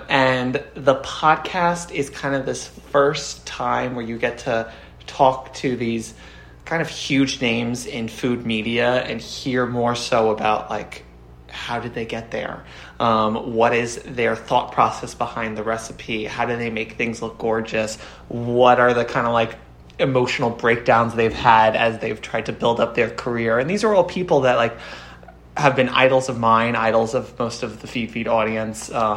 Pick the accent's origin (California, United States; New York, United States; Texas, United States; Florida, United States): New York, United States; It's funny because I'm born and raised in New York